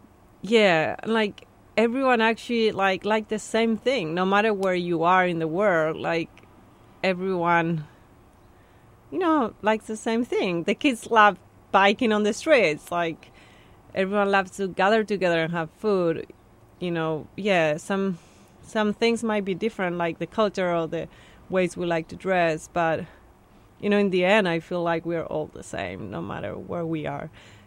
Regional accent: Buenos Aires, Argentina; growing up in Argentina and Buenos Aires

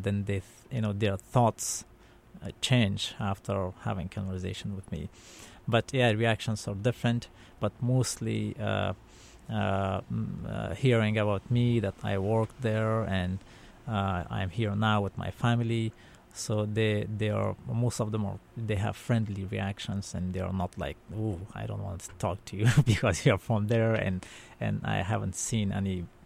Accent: Kabul, Afghanistan; You know, life back there and back then when I was a child was a little easier compared to now

